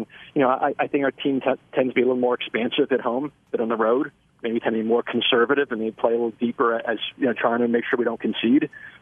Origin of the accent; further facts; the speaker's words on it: New York, United States; now in Nashville, United States; And, you know, growing up in New York, I would say, you know, Broadway downtown in Nashville is it's like Times Square in New York.